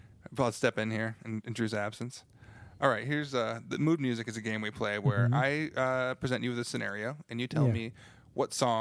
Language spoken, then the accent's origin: English; Portland, Oregon, United States; I'm just from Portland, and I like 70 degrees.